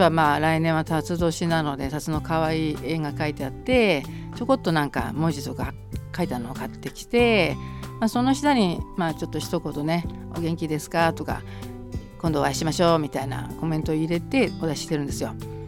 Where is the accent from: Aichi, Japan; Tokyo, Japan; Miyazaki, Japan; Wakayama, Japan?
Tokyo, Japan; 江戸っ子なんでお祭り好きなんですよ。